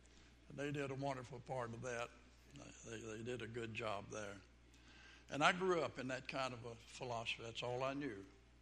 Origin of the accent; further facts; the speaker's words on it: Arkansas, United States; born there; I was born back in Arkansas. I need to announce that.